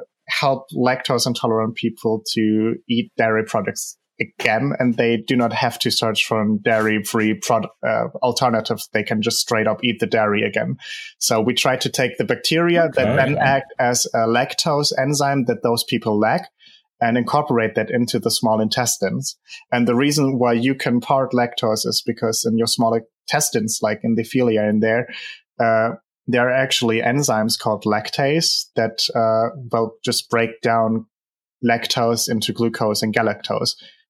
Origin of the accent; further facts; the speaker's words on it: Germany; I'm 21 years old. I'm from Germany.